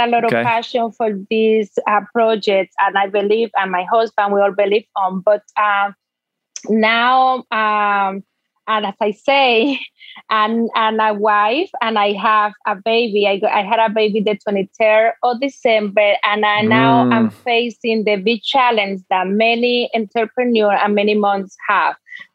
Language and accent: English; Dominican Republic; English is a second language; now in United States; No, I'm actually from the Dominican Republic.